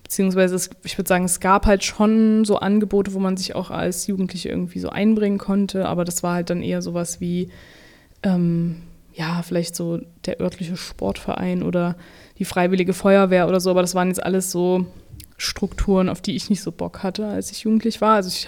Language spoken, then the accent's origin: German; Saxony, Germany; Ich bin in der Sächsischen Schweiz aufgewachsen, in einem kleinen Dorf. Bin in Pirna zur Schule gegangen und bin wirklich so im Zentrum der Sächsischen Schweiz eigentlich, also umgeben von Sandsteinformationen und Feldern und Wiesen